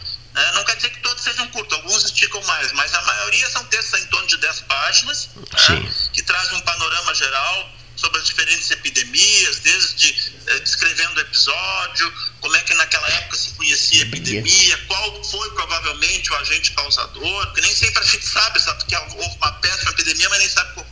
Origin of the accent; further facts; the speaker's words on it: Porto Alegre, Rio Grande do Sul, Brazil; porque eu sou de Porto Alegre